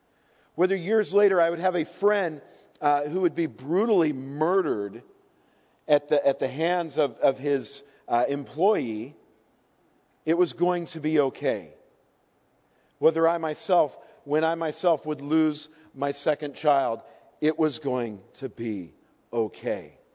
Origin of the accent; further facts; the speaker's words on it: Colorado, United States; born there; But you got to understand, I was born in Colorado. I have every excuse to be a diehard Denver Broncos fan.